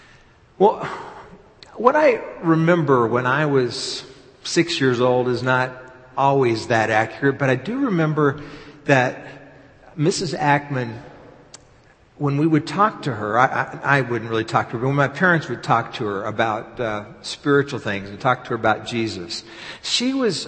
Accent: Texas, United States; as many of you know, I grew up in Texas. My dad was from New York City, my mom was from California, and I grew up in Texas. It was kind of like neutral turf for my folks.

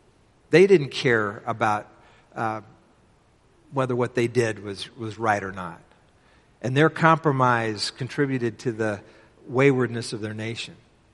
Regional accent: the South, United States; I realized growing up in the South that I was socialized to kind of a segregationist view.

